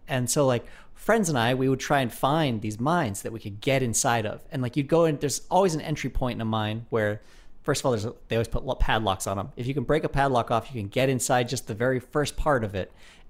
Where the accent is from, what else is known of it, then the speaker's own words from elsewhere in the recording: Carbondale, Colorado, United States; I grew up in Colorado where there's a lot of mines. The town I grew up in is called Carbondale, which is, gives you a sense of like, what the money was built around there.